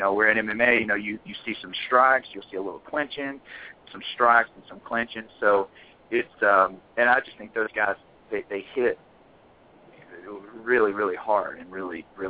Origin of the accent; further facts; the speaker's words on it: United States; And I guess because being American, they just assumed that I was a cokehead.